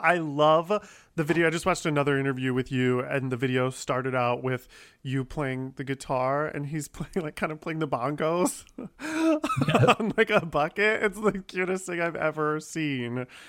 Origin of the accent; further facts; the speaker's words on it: Ohio, United States; I didn't grow up Mormon, but I grew up very Catholic in Ohio